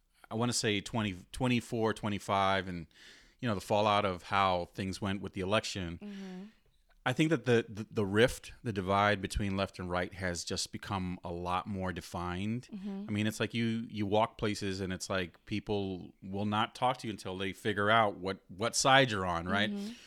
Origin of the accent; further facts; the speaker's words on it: Brooklyn, New York, United States; growing up in Brooklyn and, you know, going to Coney Island summers